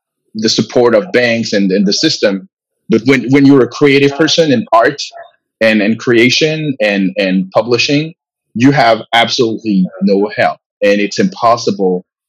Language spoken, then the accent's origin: English; France; English is a second language; Yeah, I grew up a minority in France.